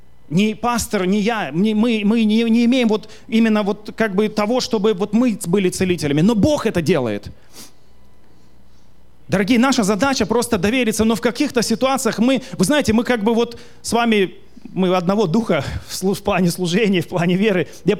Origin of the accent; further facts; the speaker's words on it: Tajikistan; я родился и вырос в Таджикистане.